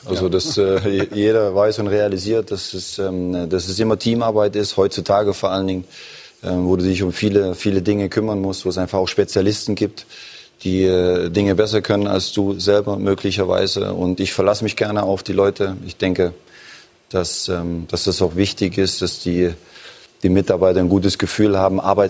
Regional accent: East Germany, Germany; aus dem Osten der Republik, aus meiner Heimat.

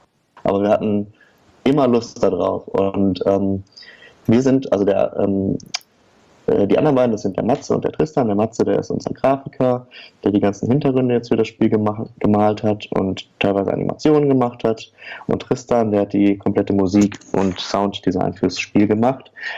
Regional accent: Oer-Erkenschwick, North Rhine-Westphalia, Germany; Also wir kennen uns, weil wir alle aus der gleichen Stadt kommen. Wir kommen nämlich alle aus Oerdenschwick. Das ist eine kleine Stadt am Rande des nördlichen Ruhrgebiets.

